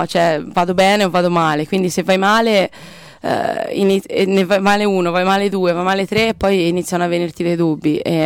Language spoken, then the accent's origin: Italian; Bagni di Lucca, Tuscany, Italy; quindi io sono nata e cresciuta a Bagni di Lucca.